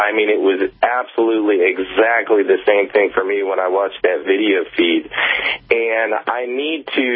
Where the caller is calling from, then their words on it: Paris, Île-de-France, France; I'm calling you from Paris, France.